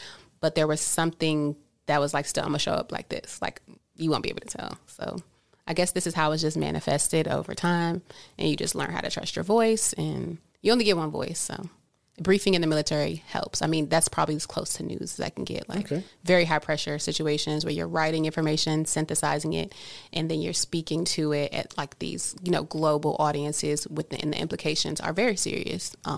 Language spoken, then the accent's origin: English; Washington, District of Columbia, United States; As stated, yes, that is my real government last name. I'm from Washington, D.C.